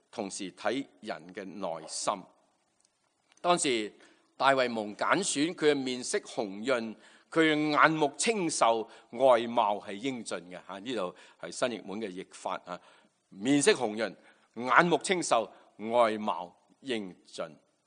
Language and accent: Cantonese; China; 好似我哋中國人社會都難免咧重男輕女嚇